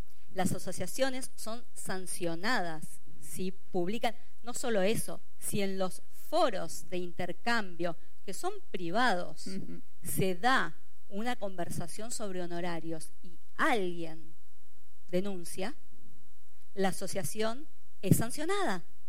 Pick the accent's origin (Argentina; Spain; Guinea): Argentina; Nosotras que venimos de Argentina